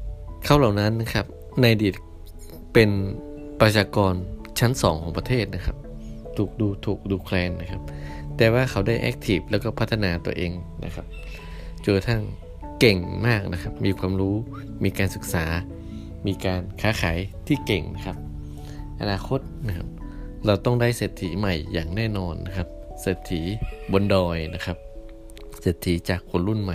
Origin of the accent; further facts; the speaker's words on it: Mae Sot, Tak, Thailand; ผมเองก็เป็นคนแม่สอดนะครับกลับไปที่บ้านนะครับ